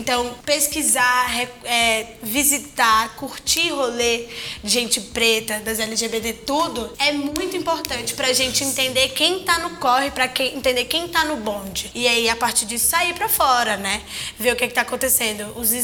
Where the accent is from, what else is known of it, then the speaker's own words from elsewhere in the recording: Ceará, Brazil; eu sou cearense, né? E em Fortaleza tem crescido muito